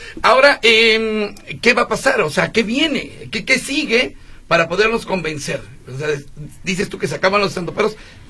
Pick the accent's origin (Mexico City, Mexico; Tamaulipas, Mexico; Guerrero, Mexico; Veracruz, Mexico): Veracruz, Mexico; soy veracruzano, imagínate